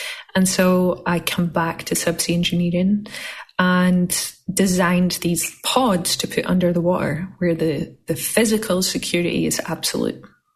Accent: Scotland, United Kingdom; now in Los Angeles, United States; So I live in Los Angeles, but I'm from Scotland. I've been in America for about 15 years or so. My accent has gotten worse. It's gotten stronger. It stays with me. It will not leave.

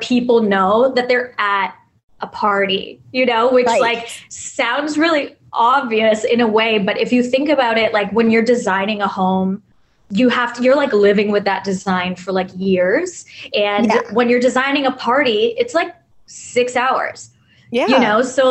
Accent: Canada; now in New York, United States; I'm Canadian, so this is like a little bit of like logistics, but you can't just like be a Canadian that like lives in New York and has a business.

